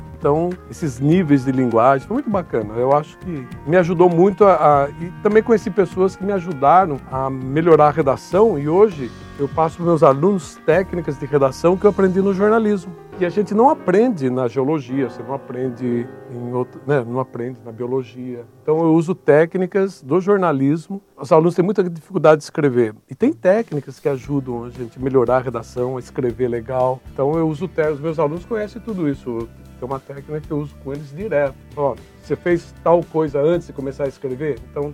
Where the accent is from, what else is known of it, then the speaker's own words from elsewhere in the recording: Bragança Paulista, São Paulo, Brazil; ele nasceu em Bragança Paulista, minha cidade natal.